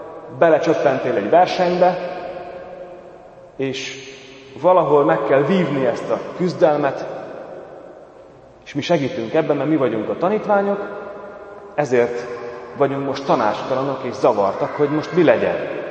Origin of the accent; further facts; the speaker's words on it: Zakarpattia Oblast, Ukraine; Tudjátok, én kárpátaljai vagyok, kárpátaljai származású, ami azt jelenti, hogy kisebbségben nőttem fel.